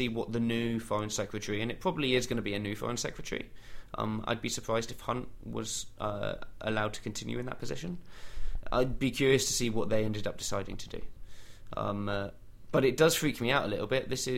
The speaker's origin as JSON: {"language": "English", "country": "United Kingdom", "said": "But what is worrying for me as a Brit is that."}